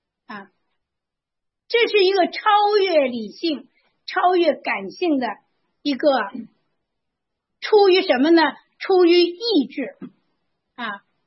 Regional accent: China; 我跟大家说呀，我们是中国人

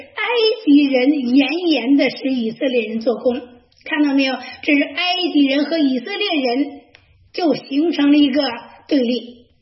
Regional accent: China; 我们中国人常常觉得命苦，对吧？

